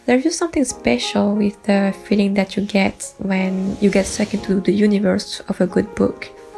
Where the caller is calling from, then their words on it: France; I'm calling from France.